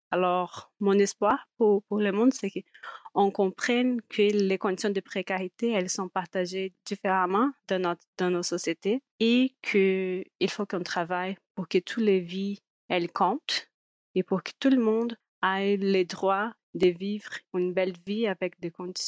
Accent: Brazil; French is a second language; now in Montréal, Canada; Je suis brésilienne d'origine. J'habite à Montréal depuis 7 ans déjà.

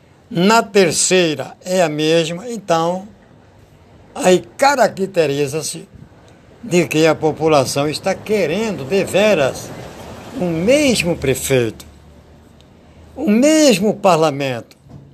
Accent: Maceió, Alagoas, Brazil; Porque eu sou daqui de Maceió, Alagoas.

